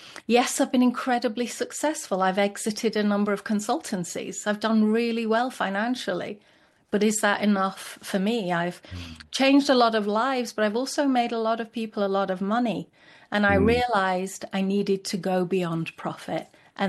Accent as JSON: {"language": "English", "town": "Blackpool", "region": "North West England", "country": "United Kingdom", "lives_now": "United States", "said": "I'm originally from England, from the Northwest, a little town called Blackpool that Americans don't understand, but it's probably the wrong side of the tracks."}